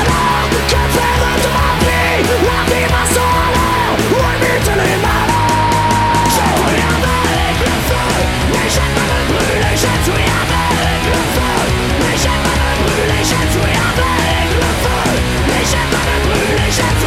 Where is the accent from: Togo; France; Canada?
France; Grand Est; accent: Anglo-Lorraine; je m'excuse pour mon accent un peu anglo-lorrain, hein.